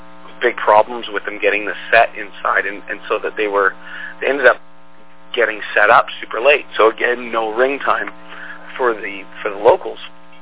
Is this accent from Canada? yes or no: yes; Canada; I do take pride though in being Canadian, and the fact that Canada has contributed a lot of amazing wrestlers, to the industry.